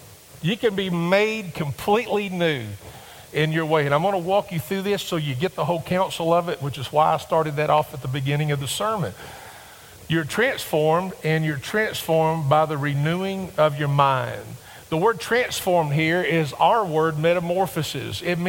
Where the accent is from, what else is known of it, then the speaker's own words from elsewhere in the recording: Campbellsville, Kentucky, United States; also born or lived in Summersville; Growing up in Summersville and Campbellsville?